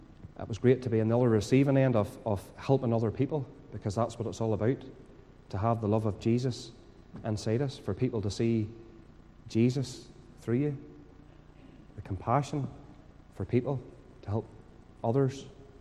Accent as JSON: {"language": "English", "town": "Randalstown", "region": "Northern Ireland", "country": "United Kingdom", "said": "Now, bear in mind, I'm from Randallstown. I don't get out much."}